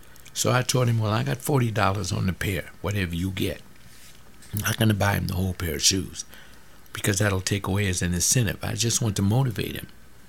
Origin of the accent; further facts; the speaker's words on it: United States; born there; I didn't have to cross over some alien border to come over here with my family to have a living. I was born in America.